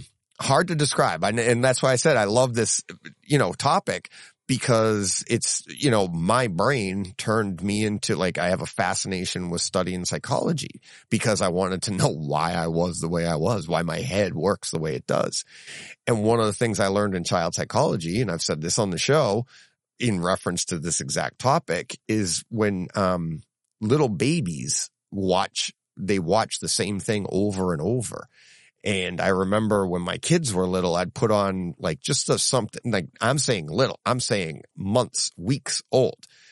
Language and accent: English; Ghana; now in United Kingdom; Growing up in Ghana in West Africa, life was hard. I used movies as a form of coping. My happy place. I started with Bollywood and martial arts movies, and when I moved to the UK, I discovered home cinema